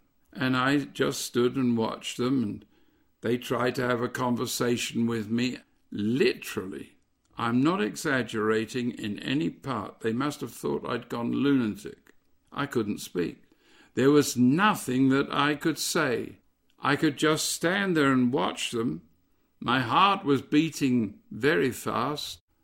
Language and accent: English; England, United Kingdom; Well, I'm an Englishman, so I don't see it quite the same way